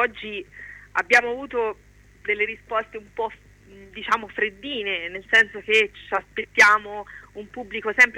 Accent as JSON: {"language": "Italian", "town": "Jesi", "region": "Marche", "country": "Italy", "said": "Allora, io sono di Iesi"}